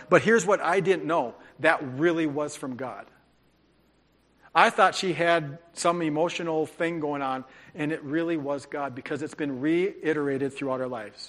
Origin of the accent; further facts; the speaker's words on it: North Dakota, United States; I grew up in North Dakota. Woohoo! All the North Dakotans say amen.